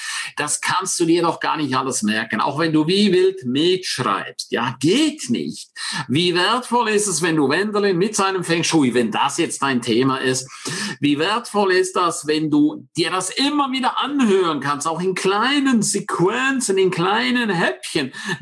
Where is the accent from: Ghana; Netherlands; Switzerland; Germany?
Switzerland; Als Schweizer darf ich so reden, ja.